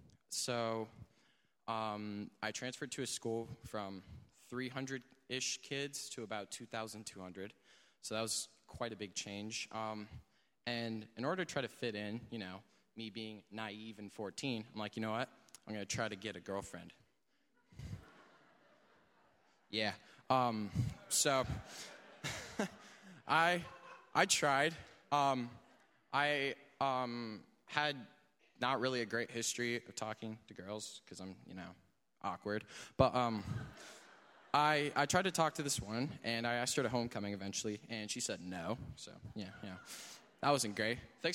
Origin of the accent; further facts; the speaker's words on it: Columbus, Ohio, United States; I'm from Columbus, Ohio